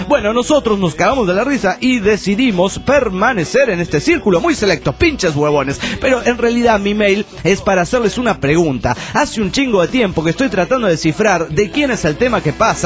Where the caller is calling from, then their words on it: Villa María, Córdoba, Argentina; Villa María también, que es provincia de Córdoba